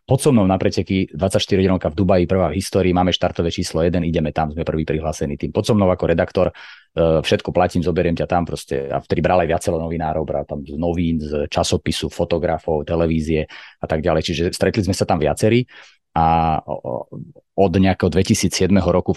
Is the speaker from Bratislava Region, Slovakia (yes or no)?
no; Revúca, Banská Bystrica Region, Slovakia; pochádzam z Revúce a v čase, keď som ja vyrastal, keď som bol taký tínedžer